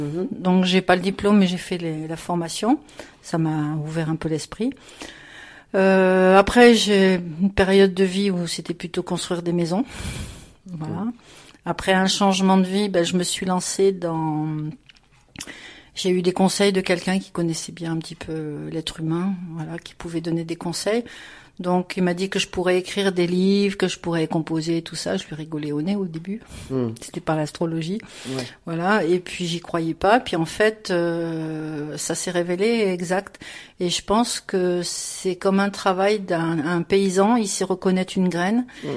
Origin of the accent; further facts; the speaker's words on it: France; born there; also born or lived in Alsace / Lorraine / Champagne / Normandy; je suis née en France, oui, ouais. Mais il y a un petit mélange. Et puis Alsace, Lorraine, Champagne, Normandie